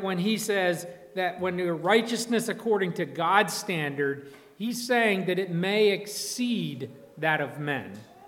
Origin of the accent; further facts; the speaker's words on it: United States; And I'm pretty American